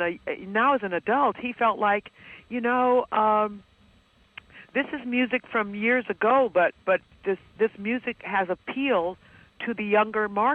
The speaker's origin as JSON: {"language": "English", "town": "Los Angeles", "region": "California", "country": "United States", "tie": "born or raised there", "said": "grew up in St. Louis and I grew up in Los Angeles."}